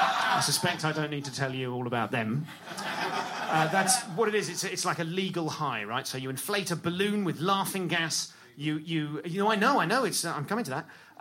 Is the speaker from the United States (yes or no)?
no; London, United Kingdom; I'm from London.